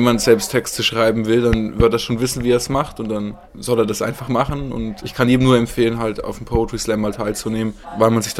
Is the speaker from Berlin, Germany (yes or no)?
no; Hof, Bavaria, Germany; Ich komme aus Hof.